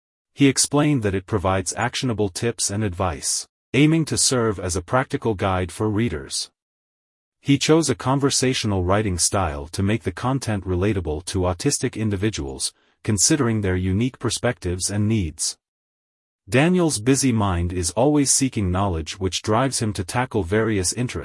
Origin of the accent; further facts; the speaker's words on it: United Kingdom; I'm British and we can't live without tea